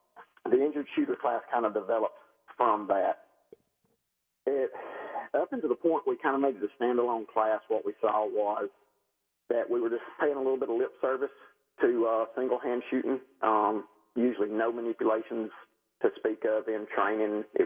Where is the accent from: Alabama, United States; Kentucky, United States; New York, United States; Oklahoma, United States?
Alabama, United States; Gadsden; Oh, John, I'm from Gadsden, Alabama area, and that's where I'm living now, in northeast Alabama. I've lived here in Alabama my whole life, so that's probably where the northern accent comes from.